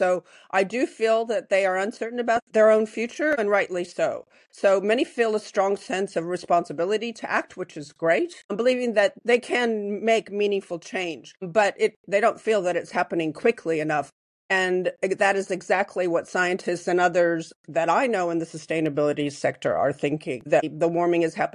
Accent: California, United States; born there; I was born in California, have friends in France

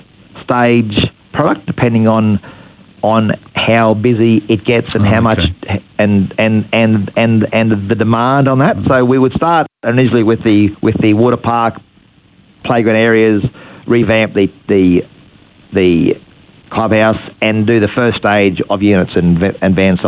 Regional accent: Innisfail, Queensland, Australia; I was from Innisfail, and we used to love coming to Cairns

